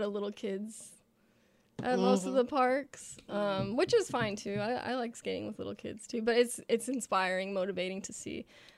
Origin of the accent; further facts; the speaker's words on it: Bakersfield, California, United States; I'm from Bakersfield, but I have a place in New York, but I've been back and forth more.